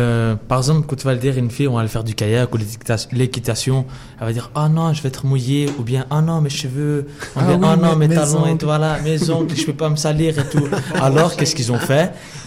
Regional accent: Brussels, Belgium; now in Canada; chez nous à Marbotin, il n'y a pas un centre de jeunes où il y aura des filles et des garçons.

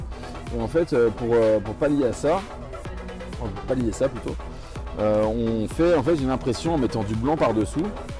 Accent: Nouvelle-Aquitaine, France; now in Belgium; Du Poitou-Charentes. Moi, je veux pas cracher dans la soupe, j'adore mon pays

